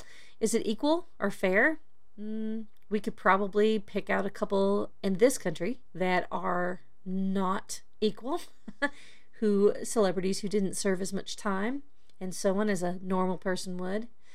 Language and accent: English; Texas, United States; I grew up in Texas, and when I was a kid, there were only about 5 TV channels.